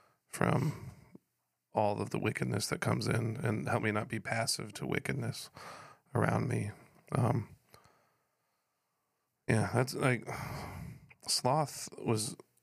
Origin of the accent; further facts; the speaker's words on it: Missouri, United States; I mean. I'm from Missouri